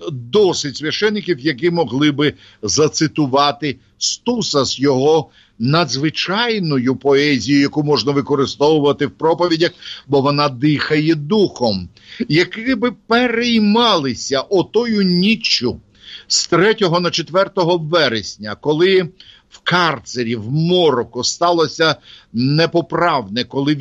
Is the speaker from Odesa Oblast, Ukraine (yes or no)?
yes; Odesa, Odesa Oblast, Ukraine; first language Russian; Ukrainian is a second language; я виріс в російськомовній родині в Одесі. Мій діду нащадок поляків і німців, моя бабця донська козачка, мамина мама, так, вона з Винничини